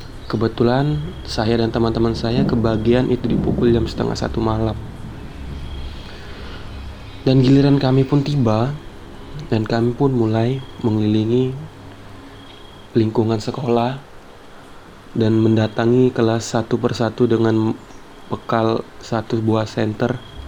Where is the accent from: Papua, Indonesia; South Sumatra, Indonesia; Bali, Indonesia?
South Sumatra, Indonesia; Palembang; Saya dari Palembang. Saya asli orang Palembang.